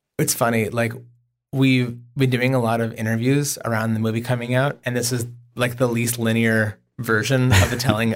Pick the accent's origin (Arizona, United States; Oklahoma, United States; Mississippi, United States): Oklahoma, United States; I am from Oklahoma.